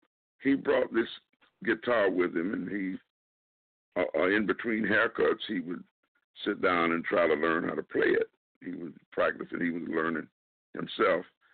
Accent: Groveland, Florida, United States; This barbershop in my hometown of Groveland, Florida, I was a little kid, used to going in the barbershop and getting my hair cut on

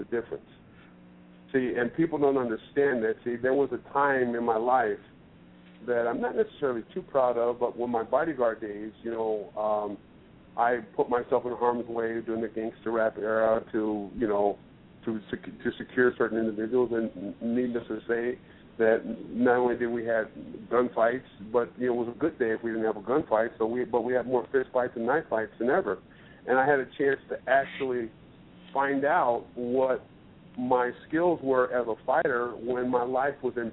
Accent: Los Angeles, California, United States; I'm from Los Angeles, so I grew up playing basketball, you know, as a kid with Ronnie Lott.

